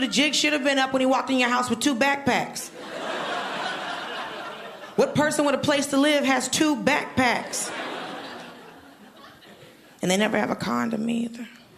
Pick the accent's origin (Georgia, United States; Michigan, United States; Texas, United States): Georgia, United States; Bitch, I'm from Georgia. She's like, no, where your family's from? Florida? My family's from Florida.